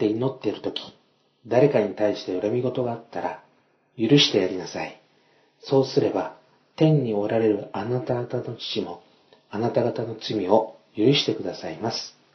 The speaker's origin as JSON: {"language": "Japanese", "region": "Okinawa", "country": "Japan", "tie": "born or raised there", "said": "あれは私の出身地である沖縄で小学校2年に上がる前の2月のことでした。"}